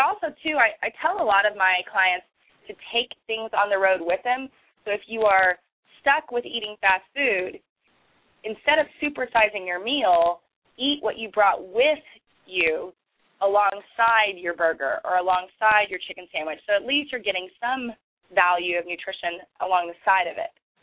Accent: San Antonio, Texas, United States; Well, growing up in San Antonio in the Austin area, there's a ton of live music and a lot of indie musicians

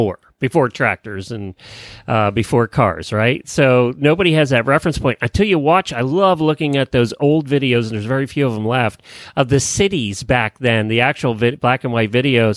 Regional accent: Pennsylvania, United States; And I grew up in Amish country, Lancaster County. So, you know, we grew up with the Amish and Mennonites.

